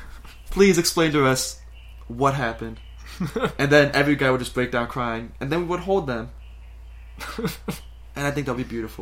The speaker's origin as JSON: {"language": "English", "town": "Land O'Lakes", "region": "Florida", "country": "United States", "said": "Since we're from Land O'Lakes, why not talk about our roots? Which is nudists and rednecks."}